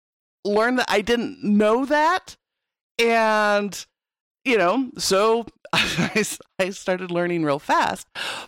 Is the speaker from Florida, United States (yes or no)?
no; Idaho, United States; I grew up white in Southeast Idaho. I didn't see my first Black person until I was in fourth grade.